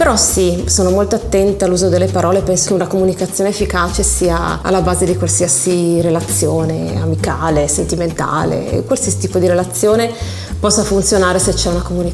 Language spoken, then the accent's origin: Italian; Udine, Friuli-Venezia Giulia, Italy; Io sono nata a Udine, sono sempre vissuta qua e penso che Udine sia il mio nido, fondamentalmente non mi sono mai spostata, sono molto stanziale.